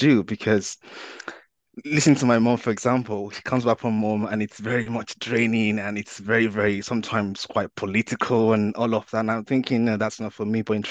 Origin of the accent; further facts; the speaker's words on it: Nigeria; I started to think back to when I was growing up in Nigeria